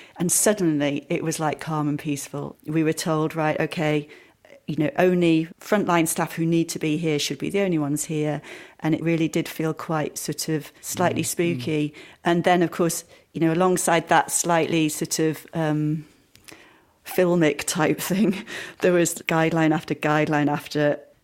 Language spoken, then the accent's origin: English; Wales, United Kingdom; also born or lived in Sheffield; I was born in Sheffield and only lived there till I was about 5 or 6, and then had a bit of a moving around the country childhood because my dad worked for the steel industry. So spent a bit of time in South Wales, then North Wales, then back to South Wales